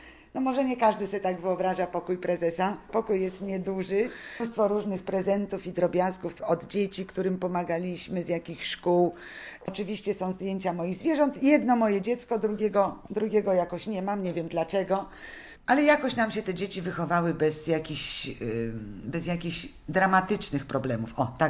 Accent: Gdynia, Pomeranian Voivodeship, Poland; also born or lived in Warsaw; Ja jestem z Warszawy, wychowana w Gdyni u babci.

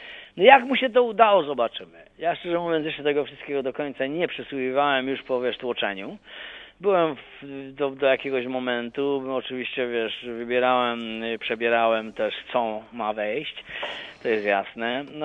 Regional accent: Silesian Voivodeship, Poland; Przecież ja jestem Ślązak z krwi i kości.

